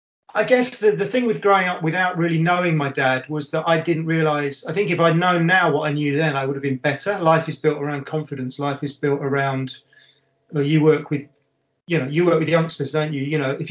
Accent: Edmonton, London, United Kingdom; also born or lived in Hackney / Winchmore Hill; I was born in Hackney. We lived in a clubhouse in Edmonton, and then when my dad died, just after my dad died, we moved to a house in Winchmore Hill

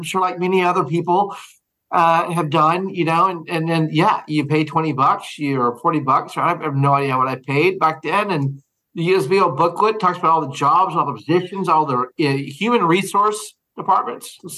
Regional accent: Houston, Texas, United States; Texas. Houston, Texas.

